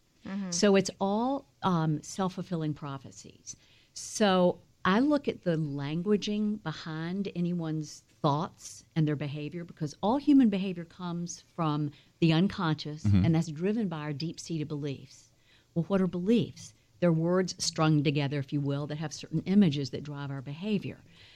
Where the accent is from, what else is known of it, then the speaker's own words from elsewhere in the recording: Atlanta, Georgia, United States; moved away as an adult; now in Los Angeles, United States; I'm originally from Atlanta, if you can probably tell. And I moved out to Hollywood.